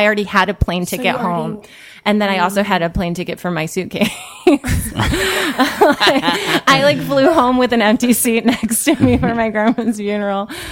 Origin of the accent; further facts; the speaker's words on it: Illinois, United States; I'm from the Chicago suburbs.